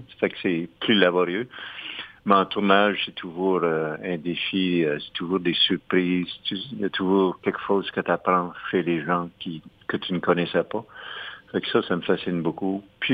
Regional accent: Nova Scotia, Canada; je suis originaire de la Nouvelle-Écosse puis je voulais absolument filmer notre congrès.

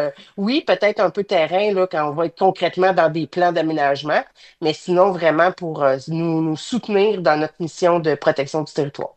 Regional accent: Quebec, Canada; ça s'en vient chez nous dans la Naudière aussi.

